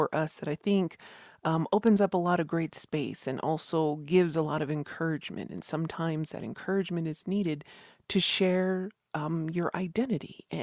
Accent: New Mexico, United States; from Masota Pueblo.

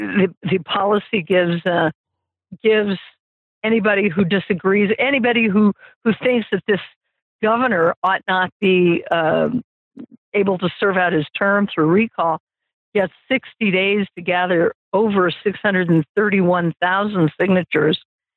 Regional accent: Denver, Colorado, United States; a beautiful, beautiful city where I grew up in Denver, Colorado

